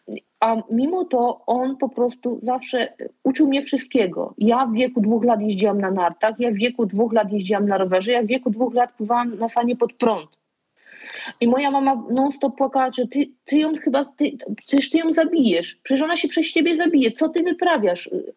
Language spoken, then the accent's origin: Polish; Subcarpathian Voivodeship, Poland; pochodzę z małej miejscowości koło Przemyśla.